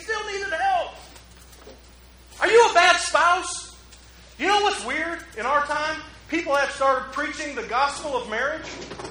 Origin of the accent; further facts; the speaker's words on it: Detroit, Michigan, United States; I had never plowed. I'm from Detroit.